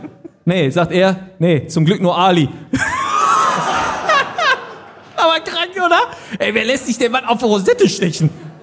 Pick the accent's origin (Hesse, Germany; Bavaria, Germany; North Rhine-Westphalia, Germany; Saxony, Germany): North Rhine-Westphalia, Germany; Hattingen; Das ist das Symbol von Hattingen, meiner Heimatstadt, was ja eigentlich nicht im Ruhrpott liegt